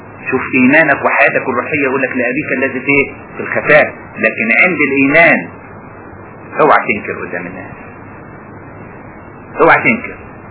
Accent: Asyut, Asyut Governorate, Egypt; اتنين تجار عندنا في اسيوط

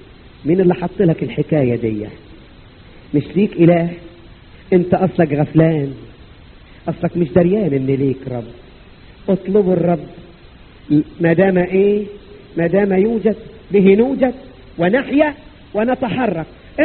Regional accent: Upper Egypt, Egypt; born or raised there

